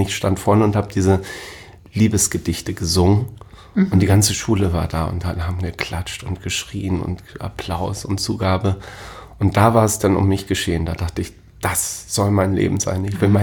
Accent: Hamburg, Germany; Ich bin geboren 1970, bin hier in Hamburg im Marienkrankenhaus geboren, also tatsächlich ein gebürtiger Hamburger

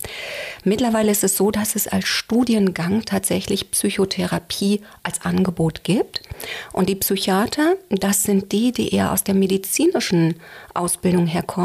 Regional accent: Berlin, Germany; als Berlinerin, als kleines Berliner Mädchen im Prenzlauer Berg groß geworden

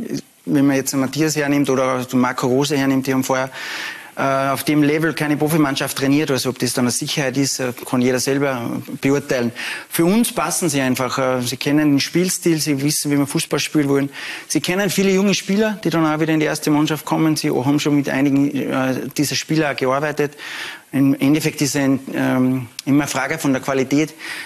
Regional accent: Salzburg, Austria; ich komme aus Salzburg, bin mit der Familie dort

